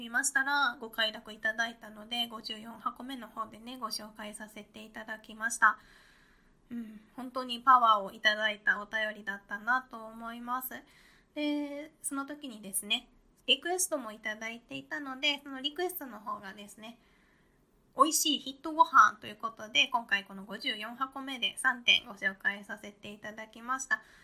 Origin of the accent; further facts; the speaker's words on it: Kansai, Japan; 私もともと関西出身なんですね。